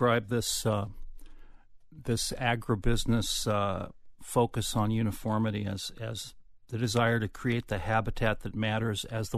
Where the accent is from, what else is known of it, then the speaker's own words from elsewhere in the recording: Des Moines, Iowa, United States; I grew up in Des Moines, and one time when we were in high school, we looked at the map, and we decided we wanted to go out on a spring day like today and drive to one of these remnants of native prairie.